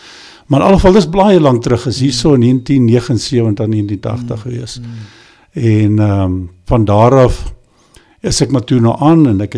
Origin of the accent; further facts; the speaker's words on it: Durban, KwaZulu-Natal, South Africa; Maar, toe is ons Natal toe, ek het in Durban groot geword